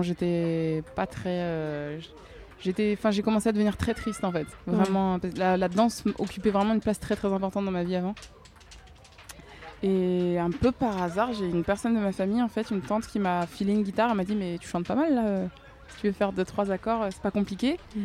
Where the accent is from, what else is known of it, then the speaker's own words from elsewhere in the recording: France; Je suis une petite française qui a grandi en écoutant du gros R&B américain.